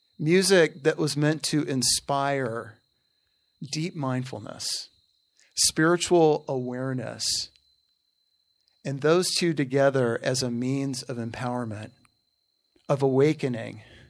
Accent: California, United States; And yes, I'm a Californian too, Emily.

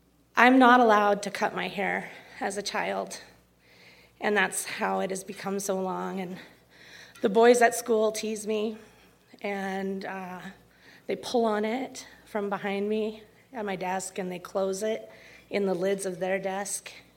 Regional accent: Great Falls, Montana, United States; And it's in Belt, Montana, which is like 20 minutes from where I grew up in Great Falls.

